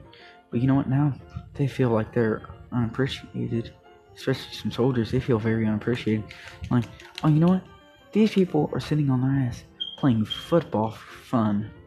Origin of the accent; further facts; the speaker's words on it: United States; because I'm proud to say I'm an American.